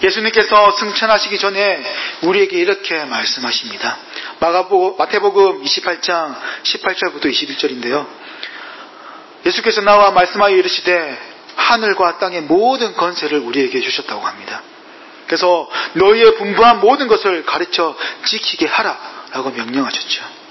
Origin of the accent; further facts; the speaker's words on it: Busan, South Korea; 저도고향이부산인데부산하면은뭐제가경기도에있을때그러면생선많이먹었겠네이런고정관념